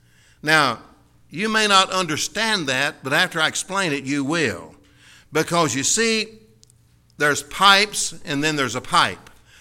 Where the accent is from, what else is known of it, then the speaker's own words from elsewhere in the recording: Kentucky, United States; And I grew up in Kentucky, and I grew up listening to the Grand Ole Opry